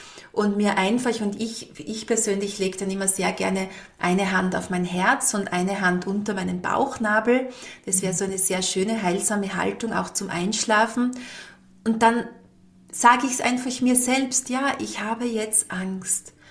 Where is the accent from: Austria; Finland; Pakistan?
Austria; Styria; bei uns in der Steiermark